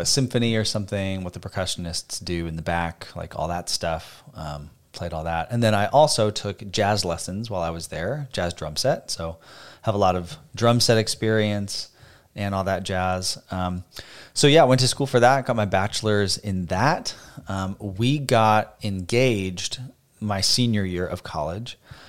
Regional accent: Phoenix, Arizona, United States; also born or lived in Boston; now in Nashville, United States; We are both born and raised in Phoenix, Arizona. We lived in Boston for a few years, and then we went back to Phoenix, and now we're in Nashville, and we've been in Nashville since 2019.

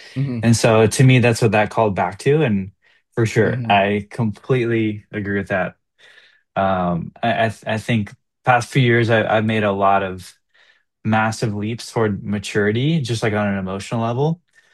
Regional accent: Malibu, California, United States; growing up in Malibu, it's like there's no real struggle

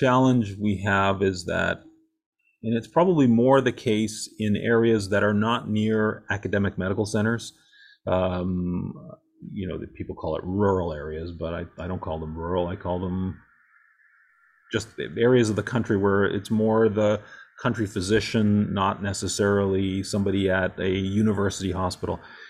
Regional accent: Canada; if there's anybody from Canada, shout out because I'm Canadian.

